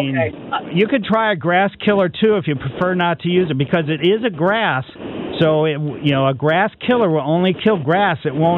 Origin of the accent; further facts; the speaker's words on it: Ellisville, Missouri, United States; As kids, growing up in Ellisville, 200 people when we moved out there, but there was a lot of dandelions.